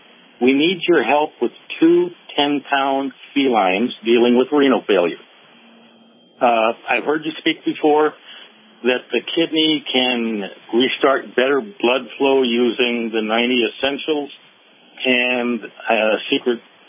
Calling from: Vancouver, Washington, United States; I'm from Vancouver, Washington.

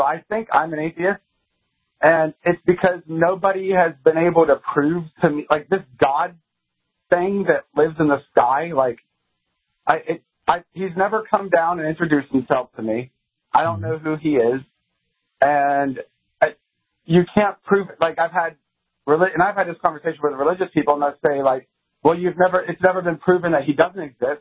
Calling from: Ohio, United States; I'm from Ohio.

